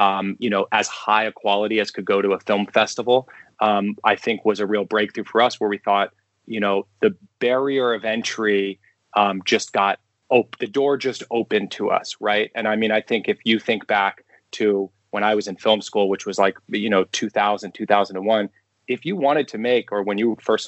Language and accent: English; New York City, New York, United States; I was growing up in New York City and my mom brought me to watch Do the Right Thing when I was really young.